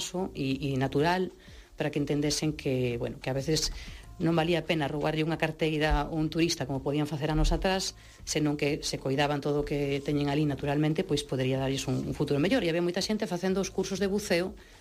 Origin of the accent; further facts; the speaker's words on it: Ferrol, Galicia, Spain; pois como son de Ferrol, vou barrer para casa